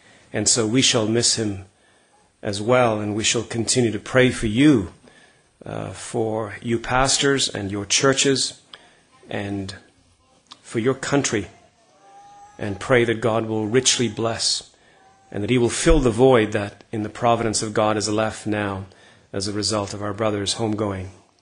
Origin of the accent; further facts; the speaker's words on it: Canada; As our brother said, I am from Canada.